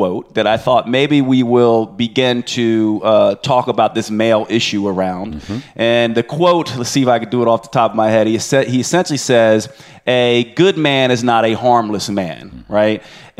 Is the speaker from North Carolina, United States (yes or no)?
yes; Winston-Salem, North Carolina, United States; I was raised in Winston-Salem, North Carolina, for those of you who aren't familiar with North Carolina.